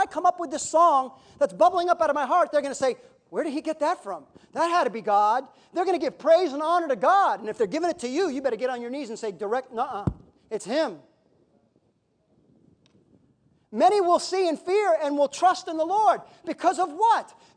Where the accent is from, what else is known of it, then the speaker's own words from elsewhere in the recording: Florida, United States; I grew up in Florida, so I knew them.